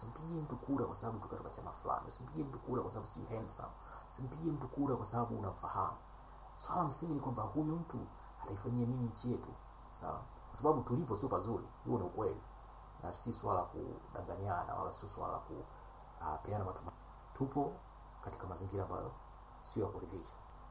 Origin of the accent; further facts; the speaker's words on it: Tanzania; Mie asili yangu ni Tanzania, na asilimia 99.9 ya ndugu zangu wako Tanzania ikiwa pamoja na mzazi wangu.